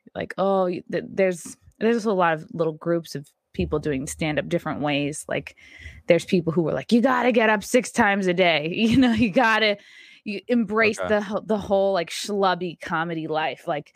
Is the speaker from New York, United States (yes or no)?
yes; New York, United States; I mean, I'm actually from Long Island.